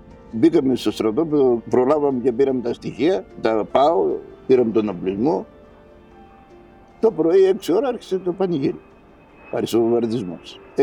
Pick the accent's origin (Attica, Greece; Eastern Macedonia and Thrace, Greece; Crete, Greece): Crete, Greece; Είμαι από τα Καλωδιάντα της Κρήτης, Καλωδιάντα Χανίων Κρήτης. Γεννημένος το 1953.